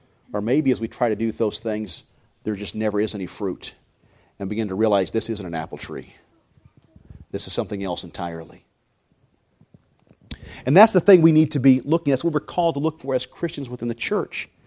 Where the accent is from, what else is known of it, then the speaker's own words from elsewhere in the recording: Arizona, United States; down where I grew up in Arizona, the big orchards